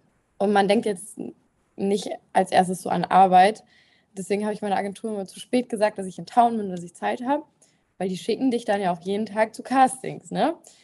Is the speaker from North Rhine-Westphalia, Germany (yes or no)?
yes; Münster, North Rhine-Westphalia, Germany; Ich komme aus Münster